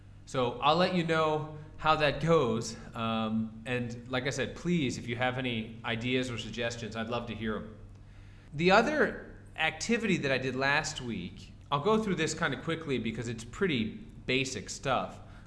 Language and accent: English; United States; but as an American, you know, I was thinking about why do we pay athletes so much money?